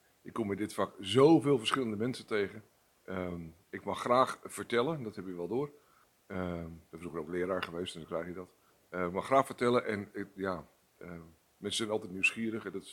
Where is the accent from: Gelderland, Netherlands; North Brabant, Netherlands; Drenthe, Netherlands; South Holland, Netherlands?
South Holland, Netherlands; Rotterdam; born there; moved away as an adult; also born or lived in Groningen / Friesland; In Rotterdam.